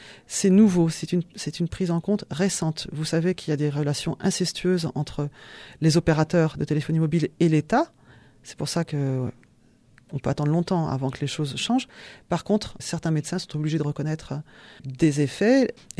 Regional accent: Lyon, Auvergne-Rhône-Alpes, France; par contre je viens de Lyon

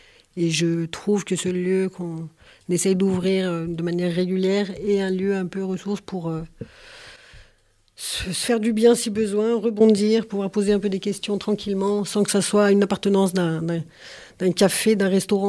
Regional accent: Auvergne-Rhône-Alpes, France; Justine, et moi-même, autre cuisinière, on est originaires toutes les deux du Dauphiné

